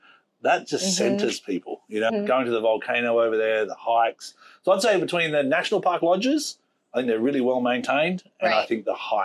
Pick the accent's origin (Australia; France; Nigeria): Australia; now in United States; I'm from Australia